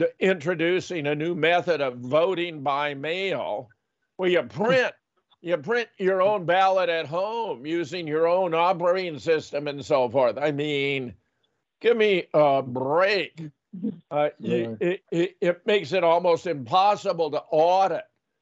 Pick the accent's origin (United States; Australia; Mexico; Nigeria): United States; California; born there; Californians, I was born in California, I have many contacts in California